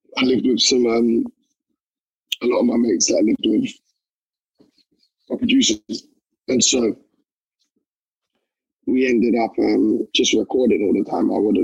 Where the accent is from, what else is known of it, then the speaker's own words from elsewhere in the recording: Camberwell, London, United Kingdom; I grew up in Southeast London, Camberwell, Peckham Sides. I enjoyed my upbringing. My dad is a reverend. Grew up in a church